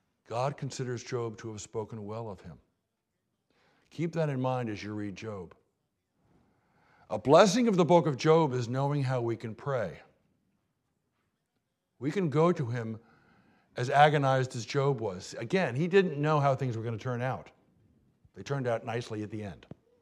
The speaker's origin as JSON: {"language": "English", "town": "Baltimore", "region": "Maryland", "country": "United States", "said": "I'm from Baltimore."}